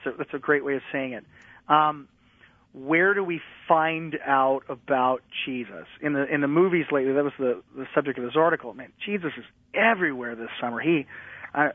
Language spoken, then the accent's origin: English; the South, United States; now in Texas, United States; you know, I'm a Southerner, and I'm transplanted into Texas, and I'm becoming more Texan as I go